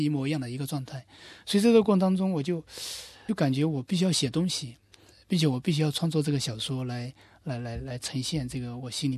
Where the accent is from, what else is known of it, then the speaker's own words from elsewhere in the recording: Guizhou, China; 贵州的一个小镇，那么是汉族，那么我的周边是全是少数民族，也就是说有布依族、有苗族，